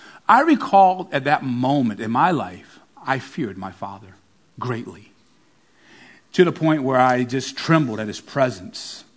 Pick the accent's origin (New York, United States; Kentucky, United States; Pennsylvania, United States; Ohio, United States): Pennsylvania, United States; Philadelphia; born there; But I was born in North Philadelphia, the inner city of Philadelphia, the youngest of two siblings from my father's previous marriage.